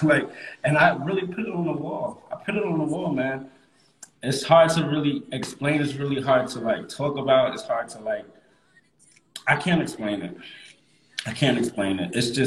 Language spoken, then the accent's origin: English; New York City, New York, United States; also born or lived in Long Island; Born and raised in New York, yep. I'm from Queens, New York, and I'm from Long Island also. I moved to Long Island when I was about 16.